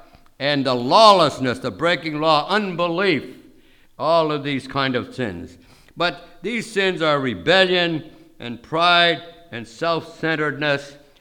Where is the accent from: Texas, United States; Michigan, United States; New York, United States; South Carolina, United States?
New York, United States; New York City; born there; as you know, I told you I was born in New York City of people in the theater.